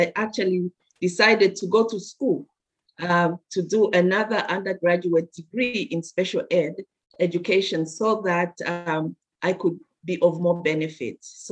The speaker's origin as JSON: {"language": "English", "country": "Zambia", "said": "and I'm from Zambia."}